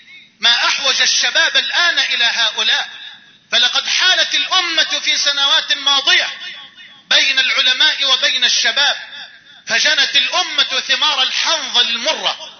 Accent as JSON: {"language": "Arabic", "country": "Egypt", "said": "أن تجعل بلدنا مصر واحة للأمن والأمان"}